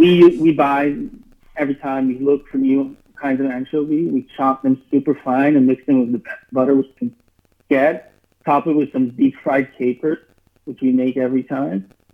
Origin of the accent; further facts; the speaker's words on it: Israel; I grew up in Israel.